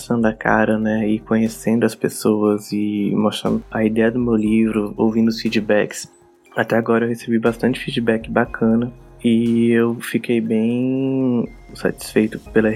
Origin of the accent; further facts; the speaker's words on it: Caravelas, Bahia, Brazil; born there; que se passa na cidade de Caravelas, que é a cidade onde eu nasci, que é uma cidade no interior da Bahia.